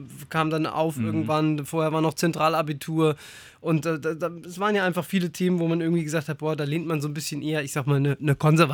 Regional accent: Rossdorf, Hesse, Germany; Also ich bin ja nach dem Tod meiner Mutter bei meinen Großeltern aufgewachsen in Rossdorf und mein Opa war Maschinenschlosser bei der Bahn.

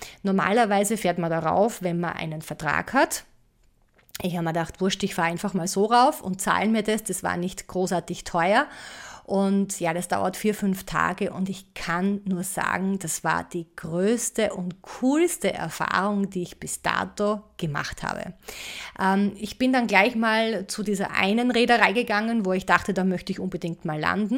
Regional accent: Vienna, Austria; Ich komme ja aus Wien und habe hier in Wien auch studiert und gearbeitet

